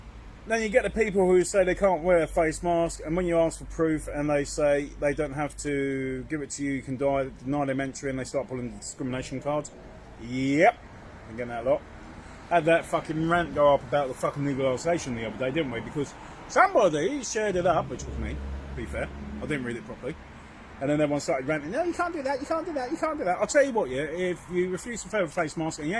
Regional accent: London, United Kingdom; I'm from London!

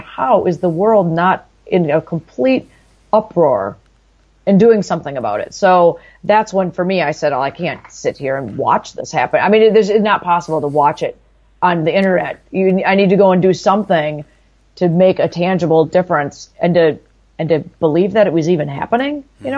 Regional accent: Buffalo, New York, United States; I'm a mom from Buffalo, New York.

